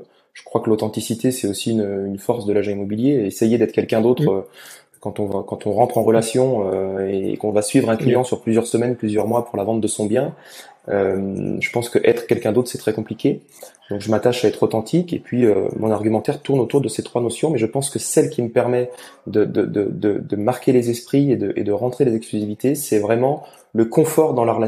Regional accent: Auvergne-Rhône-Alpes, France; Je suis né en Haute-Savoie, je suis un Haut-Savoyard pur souche.

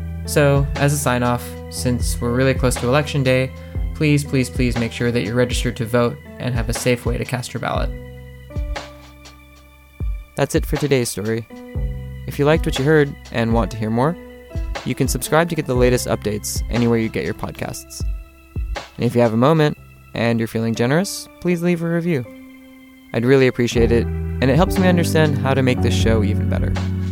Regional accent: United States; moved away; something that I could not say if I still lived in my home country of the US

